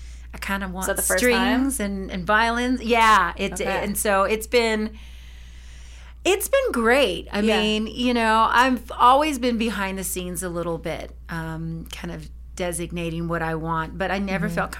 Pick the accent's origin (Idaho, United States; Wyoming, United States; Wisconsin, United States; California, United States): California, United States; Norwalk; In Norwalk, California.